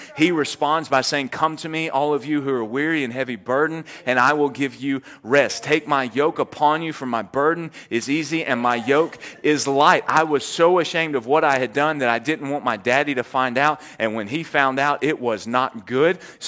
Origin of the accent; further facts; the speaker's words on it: Ruston, Louisiana, United States; I moved back to my hometown of Ruston, caught another job in the oil field.